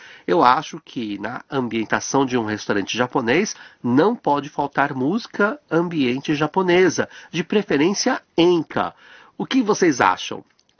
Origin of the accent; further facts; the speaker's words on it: Santos, São Paulo, Brazil; famoso na região de Santos, litoral de São Paulo, onde eu cresci